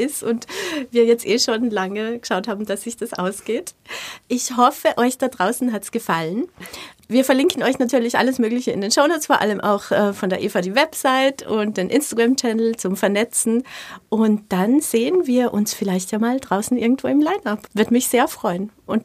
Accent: Salzburg, Austria; ich bin ja in den Bergen im Salzburger Land aufgewachsen

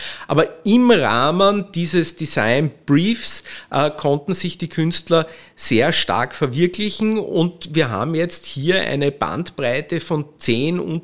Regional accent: Austria; als Österreicher

